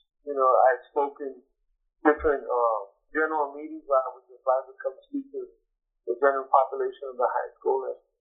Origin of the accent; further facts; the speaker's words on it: New York City, New York, United States; moved away; I grew up in New York City, born and bred, Puerto Rican from New York, and moved over to D.C. Back in 1972.